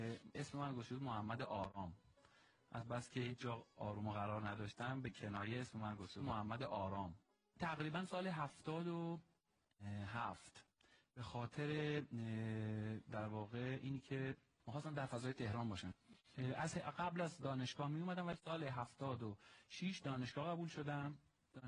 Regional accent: Kashan, Isfahan, Iran; born there; من اصالتاً قمصری هستم ولی متولد کاشان هستم و حضورتون هست،

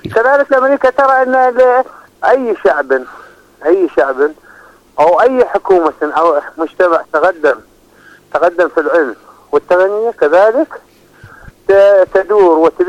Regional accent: Khuzestan, Iran; أنا عندنا في خوزستان

